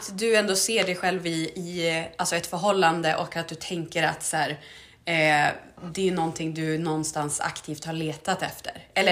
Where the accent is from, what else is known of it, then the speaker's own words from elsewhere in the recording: northern Sweden, Sweden; i alla fall jag är från norra Sverige, och kolla tillbaks på liksom mina kompisar hemma i norr